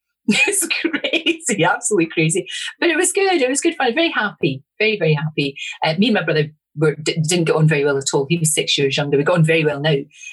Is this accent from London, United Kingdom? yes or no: no; Glasgow, Scotland, United Kingdom; born there; I was born in the Gorbals. My mum and dad were only 18 when they had me.